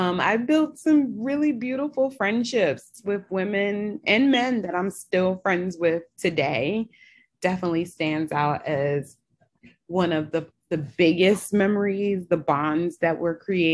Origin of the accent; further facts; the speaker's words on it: New York, United States; I'm from New York, from a predominantly West Indian community. You know, my family's from a predominantly Black country.